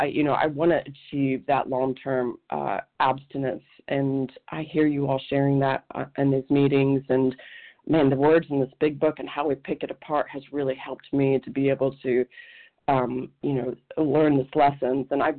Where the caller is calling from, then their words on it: Oregon, United States; Yeah, hi, I'm calling in from Oregon, and I just wanted to share my story